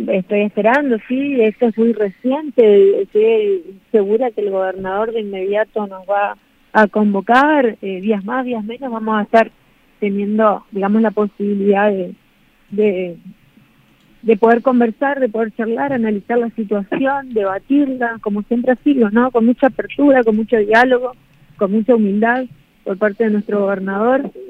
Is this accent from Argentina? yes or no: yes; Laguna Blanca, Formosa, Argentina; Entonces ese voto radical de mi pueblo, en su gran mayoría, eligió a nivel local, me eligió a mí como candidata a intendente.